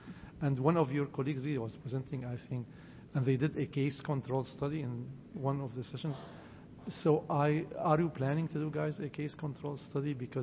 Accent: Nevada, United States; from Nevada.

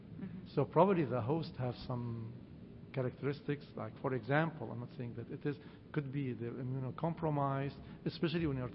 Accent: Nevada, United States; from Nevada.

